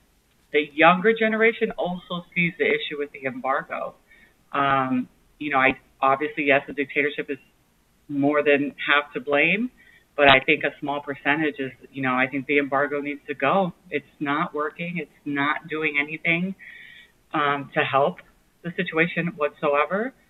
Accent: Miami, Florida, United States; now in Brooklyn, United States; I'm a Cuban American who was born and raised in Miami, Florida, but now in Brooklyn, kind of the younger generation. My dad is from Cuba and kind of left Cuba when the Castro regime took over.

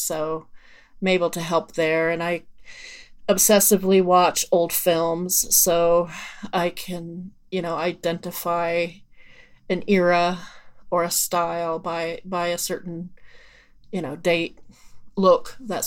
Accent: Erie, Colorado, United States; I'm from Erie, Colorado

